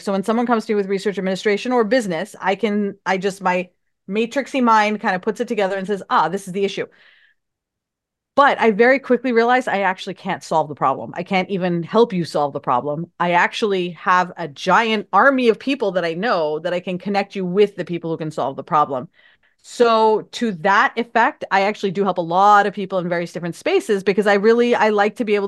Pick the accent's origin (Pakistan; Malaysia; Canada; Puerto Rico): Pakistan; now in United States; growing up in Pakistan, we had a really tight-knit community where everybody kind of knew each other in the area. I mean, it was a giant city of 15 million people, but in my little area, everybody kind of knew each other.